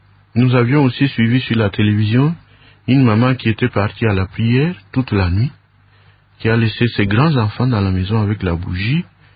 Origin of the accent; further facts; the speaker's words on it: Mbuji-Mayi, Kasaï-Oriental, DR Congo; Je viens de Mbujimayi. J'étais ici en formation.